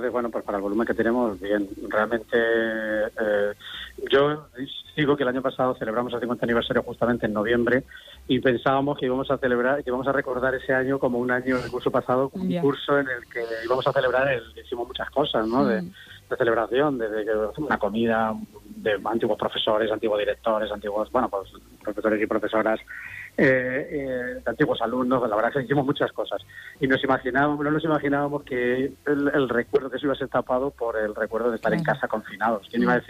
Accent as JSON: {"language": "Spanish", "town": "Quintanar", "region": "Castilla-La Mancha", "country": "Spain", "said": "estudié aquí, yo soy de Quintanar, estudié aquí muchos años."}